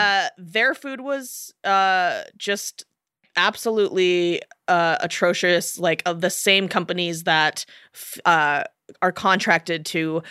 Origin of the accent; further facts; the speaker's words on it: Oregon, United States; But as a public school student myself, I grew up in Oregon